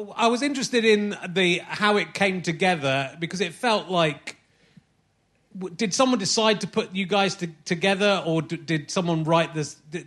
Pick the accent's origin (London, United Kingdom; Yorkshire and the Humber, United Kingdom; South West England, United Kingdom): South West England, United Kingdom; I was growing up in Somerset, I'd said I want to be an actor or a writer to my careers advisor